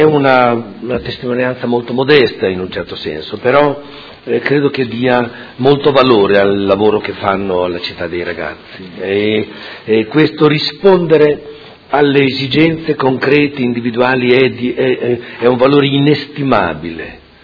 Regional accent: Modena, Emilia-Romagna, Italy; E come modenese, come persona che insomma abita a Modena da sempre

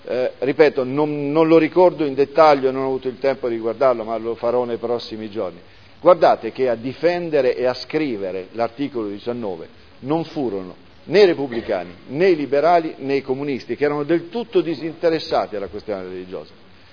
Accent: Santa Maria di Leuca, Apulia, Italy; io, che sono nato ai pressi di Santa Maria di Leuca, che da piccolo frequentavo la parrocchia del mio paese

